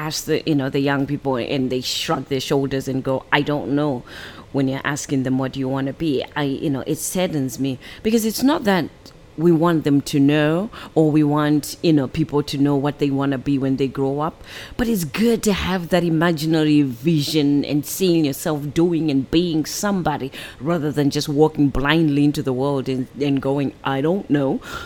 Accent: Zimbabwe; And I think one question that I grew up in Zimbabwe, you know, as you all know.

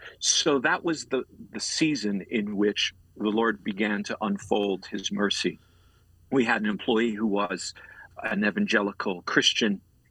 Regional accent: Long Island, New York, United States; I was raised in Long Island, New York, Roman Catholic

